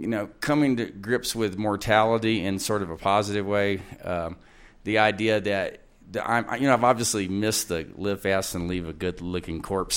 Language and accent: English; Texas, United States; moved away as an adult; also born or lived in Tennessee; I'm from Texas originally, and I hitchhiked to Tennessee when I was 19 to do this.